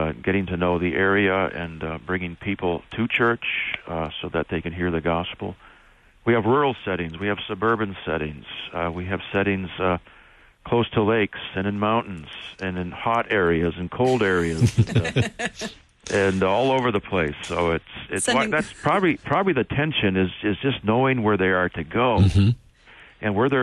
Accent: Western Canada, Canada; born there; being Canadian, I did want to go back to my home country. And I wanted to go back to the West Coast where I was born to be closer to my grandparents.

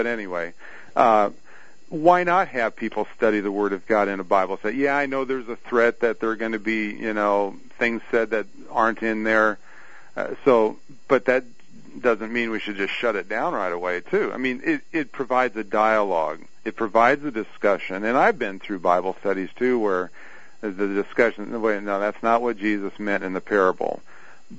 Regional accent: Seward, Nebraska, United States; Now, I'm from Seward, Nebraska, where we're the 4th of July city, and we love our fireworks

